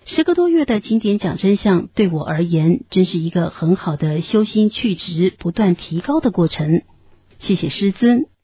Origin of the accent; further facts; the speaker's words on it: Jiangsu, China; 我说，我也是江苏来的，苏北人